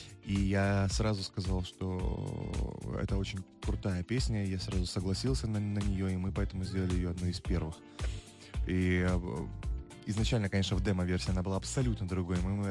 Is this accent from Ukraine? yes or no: yes; Ukraine; несмотря на то, что я там, выходец из Украины